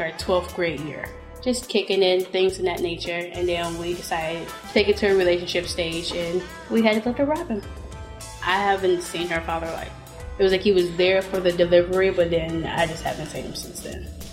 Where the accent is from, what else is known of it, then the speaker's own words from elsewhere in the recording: Cleveland, Ohio, United States; I'm from Cleveland, Ohio. I'm 21 years old and I was born in Metro in Cleveland.